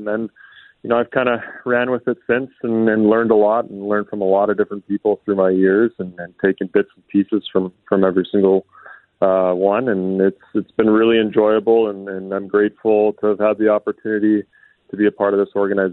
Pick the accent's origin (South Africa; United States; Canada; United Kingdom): Canada; Regina, Saskatchewan; now in Kamloops, Canada; I grew up in Regina, watched the Pats through the 90s most of the time. And then Kamloops was you know, really my family's home. Most of my family's from here. We came here every summer.